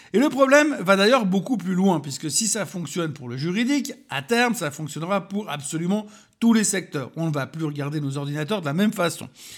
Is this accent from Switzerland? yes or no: yes; Geneva, Switzerland; born there; je suis né à Genève